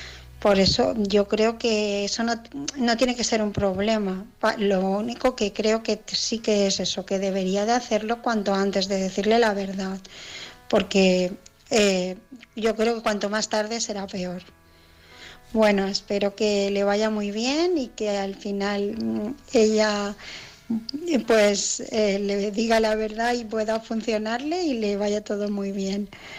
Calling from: Barcelona, Catalonia, Spain; de Barcelona

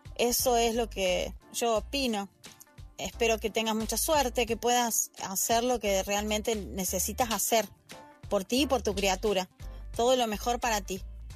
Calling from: Argentina; desde Argentina

